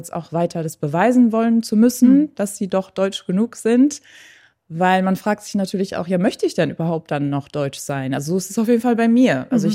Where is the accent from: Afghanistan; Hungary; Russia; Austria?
Afghanistan; also born or lived in Rhineland, Germany; sage ich nicht mehr, ich bin deutsch oder ich komme aus dem Rheinland, so wie vorher, sondern ich sage, ich bin Afghanin.